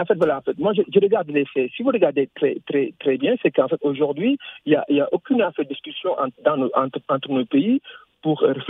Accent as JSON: {"language": "French", "country": "Senegal", "said": "Moi je suis originaire du Sénégal"}